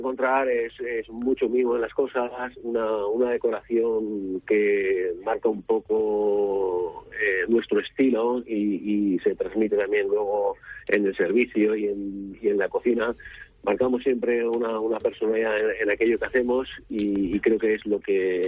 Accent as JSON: {"language": "Spanish", "town": "Torrent", "region": "Valencian Community", "country": "Spain", "said": "yo que soy de Torrent, me gustaría que mi propio pueblo nos reconociera como reconoce la gente de fuera."}